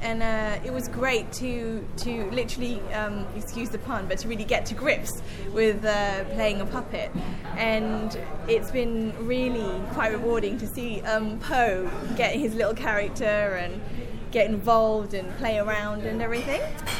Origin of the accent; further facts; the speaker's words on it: United Kingdom; born there; I'm British born. My parents are from Mauritius, and obviously my grandparents are Chinese.